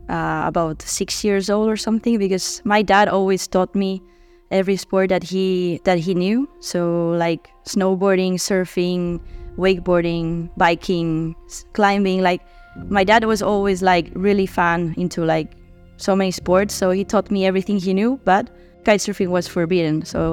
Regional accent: Barcelona, Catalonia, Spain; also born or lived in Tarifa; So originally, I'm from Barcelona. I was born there and I grew up there until I was 10 years old. But then I moved to Tarifa, to the south of Spain.

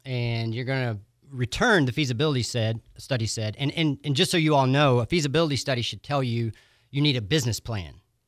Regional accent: Grand Ridge, Florida, United States; Now, I'm from Grand Ridge, which is just east of Marianna, and we only have three kind of people in Grand Ridge.

